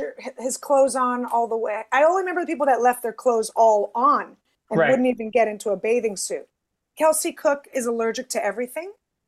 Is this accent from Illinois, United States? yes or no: no; San Francisco, California, United States; And then I grew up in San Francisco. I mean, legally, you have to have 5 Asian friends.